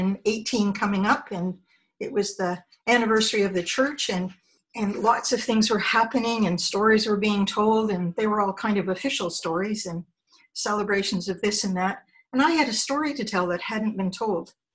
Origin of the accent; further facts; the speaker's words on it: Edmonton, Alberta, Canada; moved away; In the fall of 1971, I left my hometown of Edmonton and moved east to study at Toronto Dance Theatre. I lived on Jarvis Street north of Carleton